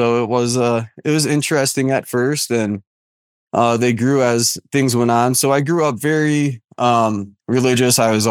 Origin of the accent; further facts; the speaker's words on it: Wisconsin, United States; So I grew up in Wisconsin, which was about half an hour south of Green Bay.